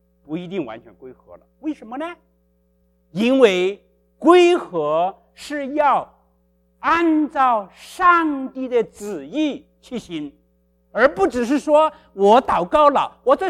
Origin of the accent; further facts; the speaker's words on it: China; 我们中国人一个字爱来讲，英文一个字 love。